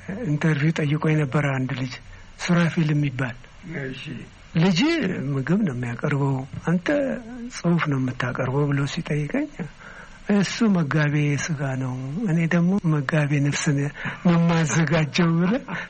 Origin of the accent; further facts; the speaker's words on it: Nekemte, Oromia, Ethiopia; born there; እኔ የተወለድኩት ለቀምት ነው። አባቴ የመጣው ከጎጃም ነው።